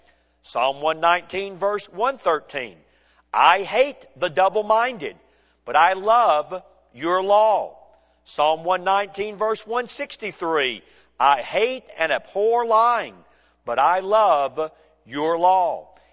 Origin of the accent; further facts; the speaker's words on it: Atlanta, Georgia, United States; When I was a little boy growing up in Atlanta, Georgia